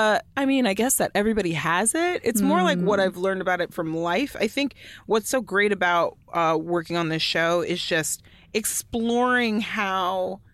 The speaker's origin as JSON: {"language": "English", "town": "Allen", "region": "Texas", "country": "United States", "tie": "born or raised there", "said": "I was working at the Outlet Mall near where I grew up in Allen, Texas."}